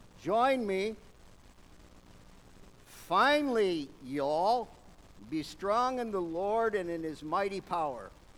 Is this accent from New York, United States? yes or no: yes; Granville, New York, United States; People, I'm from Appalachia. Not Kentucky, not Tennessee, but upstate New York, that other end of the Appalachian Trail. Side branch called Granville.